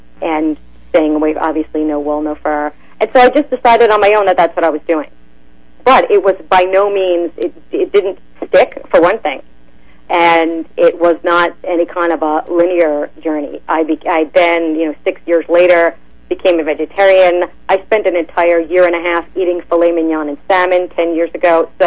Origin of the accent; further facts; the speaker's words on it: New York, United States; now in Florida, United States; I moved to Florida about 12 years ago, and I came from New York.